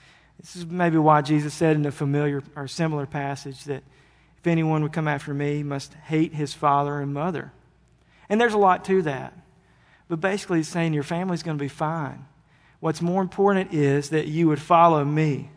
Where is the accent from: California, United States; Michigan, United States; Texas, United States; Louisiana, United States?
Louisiana, United States; Ruston; I grew up in Ruston. Just keep me there.